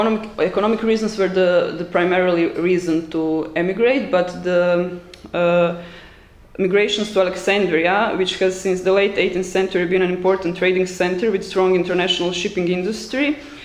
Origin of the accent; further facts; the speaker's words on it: Croatia; I come from Croatia